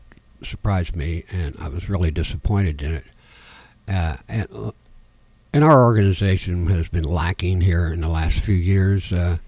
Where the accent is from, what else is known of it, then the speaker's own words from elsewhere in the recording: Montgomery, Indiana, United States; I've lived here almost all my life, yes. I was, in my early years, I was raised in Montgomery. Went to school in Montgomery.